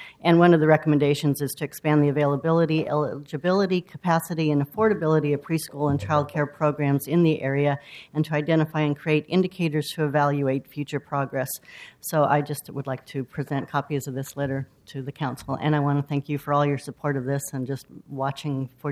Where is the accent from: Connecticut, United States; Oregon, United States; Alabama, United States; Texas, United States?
Oregon, United States; Portland; One of them is I was actually born and raised in Concordia